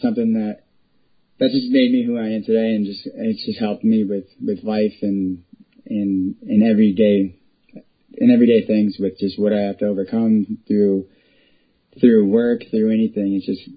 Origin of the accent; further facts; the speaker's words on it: San Diego, California, United States; San Diego. Born and raised in San Diego, yep.